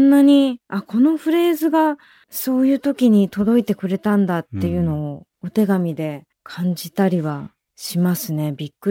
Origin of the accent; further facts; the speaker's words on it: Fukuoka, Japan; 3歳の時に地元の福岡の小さい音楽教室に、